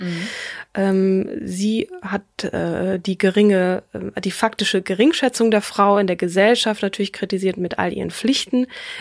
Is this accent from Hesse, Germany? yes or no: yes; Marburg, Hesse, Germany; born there; So, sie hat studiert in meiner Geburtsstadt in Marburg an der Lahn.